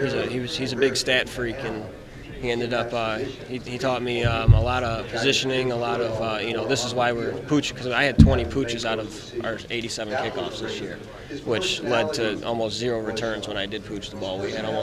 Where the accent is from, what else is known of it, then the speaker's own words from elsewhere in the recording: Wilmington, Illinois, United States; Wilmington. It's about an hour south from there.